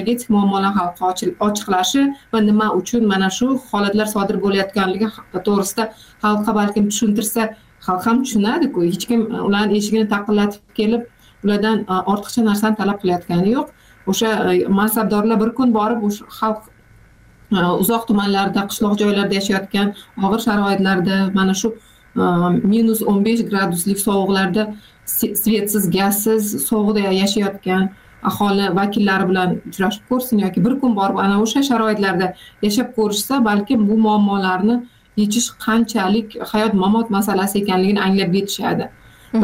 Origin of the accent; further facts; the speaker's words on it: Jizzakh Region, Uzbekistan; born or raised there